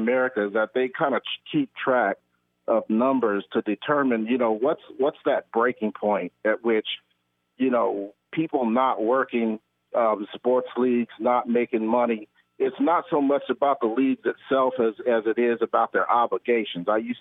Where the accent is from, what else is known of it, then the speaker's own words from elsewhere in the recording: Tucson, Arizona, United States; also born or lived in Detroit; Where I'm really representing from is from, I was born in Detroit, raised in Tucson.